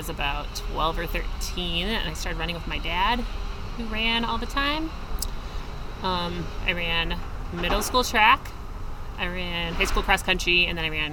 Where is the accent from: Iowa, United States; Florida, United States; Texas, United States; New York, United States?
Iowa, United States; Grinnell; That's funny. Grinnell, Iowa.